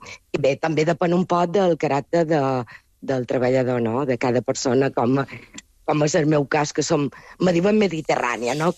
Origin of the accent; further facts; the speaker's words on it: Palma, Balearic Islands, Spain; Que sí, som de Palma